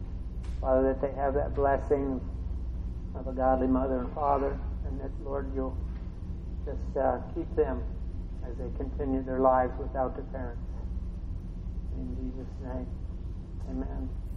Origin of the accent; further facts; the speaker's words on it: Carlisle, Pennsylvania, United States; born there; and my mom's side from Pennsylvania. I was born in Carlisle, Pennsylvania, and I've got one uncle and one aunt left.